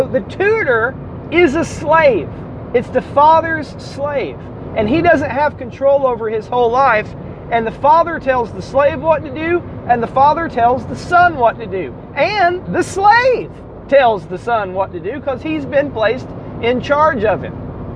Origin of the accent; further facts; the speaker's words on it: Tennessee, United States; Fun fact, I am from Hamilton County, Tennessee. I was born in Memorial Hospital in 1982.